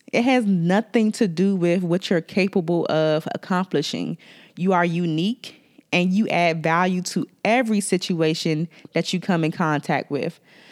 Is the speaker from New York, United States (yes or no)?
no; District of Columbia, United States; accent: DC; with my DC accent, I want to give you my 5 tips for curing comparison syndrome